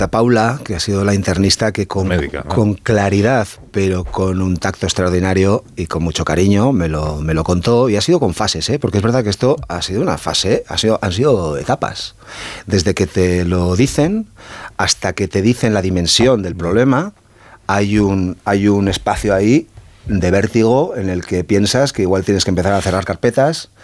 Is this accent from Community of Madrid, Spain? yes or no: no; Basque Country, Spain; yo cuento esto con naturalidad, insisto, aún siendo vasco